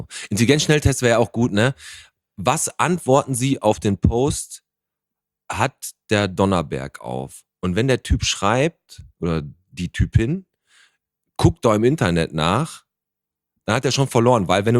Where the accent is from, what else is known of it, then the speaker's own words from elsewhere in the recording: Bottrop, North Rhine-Westphalia, Germany; Wir kommen aus Bottrop.